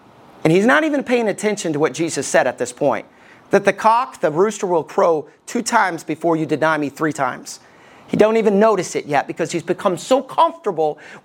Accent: Alabama, United States; accent: southern; also born or lived in Tennessee, United States; now in Ohio, United States; When I first moved to Ohio, I grew up in Alabama. I lived in Tennessee, so I had a southern accent. I don't have one anymore.

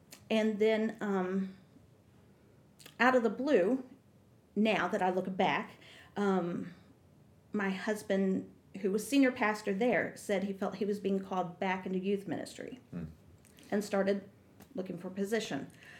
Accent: Iowa, United States; I am. I'm from Iowa. So I've got that Midwestern vibe going on. We moved here in, 2007, 2008, been a member at this church all that time.

